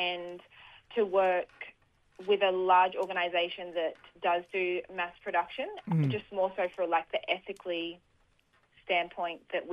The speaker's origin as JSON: {"language": "English", "town": "Logan", "region": "Queensland", "country": "Australia", "tie": "born or raised there", "lives_now": "Gold Coast, Australia", "said": "And oh, I grew up in Logan."}